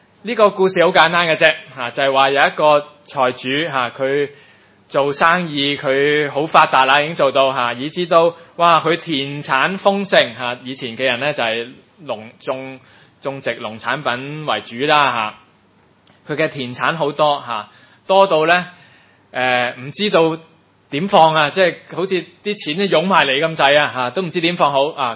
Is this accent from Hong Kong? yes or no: yes; Hong Kong